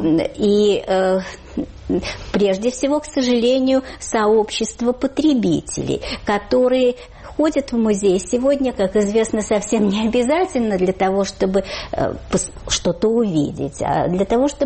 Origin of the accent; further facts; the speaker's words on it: Moscow, Russia; не только мы москвичи